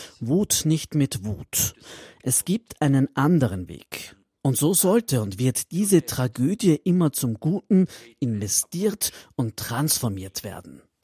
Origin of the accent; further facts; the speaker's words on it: Palestine; now in Canada; Aber ich stamme aus Palästina.